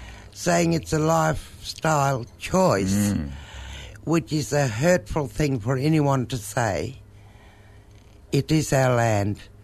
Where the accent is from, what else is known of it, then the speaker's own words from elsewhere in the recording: Australia; We are black Australian people with beautiful languages, beautiful ceremonies, and also a beautiful continuing culture that exists in its resilience against all odds.